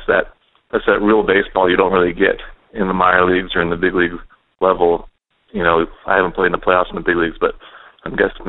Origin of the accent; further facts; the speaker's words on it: Canada; When you play that many games as a Canadian kid, that's pretty significant.